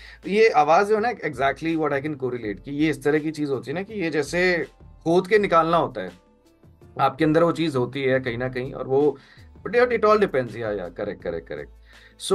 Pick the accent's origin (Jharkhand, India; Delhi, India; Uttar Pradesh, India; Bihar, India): Delhi, India; moved away; अरे नहीं नहीं कोई नहीं कोई नहीं, हम दिल्ली वाले हैं, अभी अब दिल्ली से यहाँ पे आ गए.